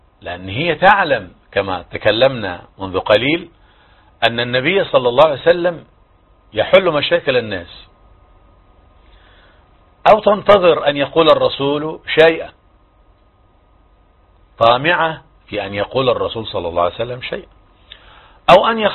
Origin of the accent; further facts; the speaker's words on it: Egypt; كل 6 دقائق عندنا في مصر مطلقة